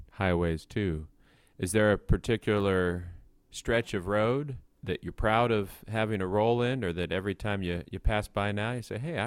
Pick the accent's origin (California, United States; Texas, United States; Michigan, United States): California, United States; Los Banos; I'm from Las Banas, so that would be right on my way to my hometown.